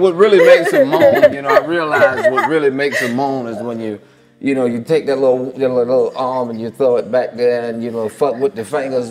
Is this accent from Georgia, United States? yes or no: yes; Savannah, Georgia, United States; I was in Savannah. I was in my hometown.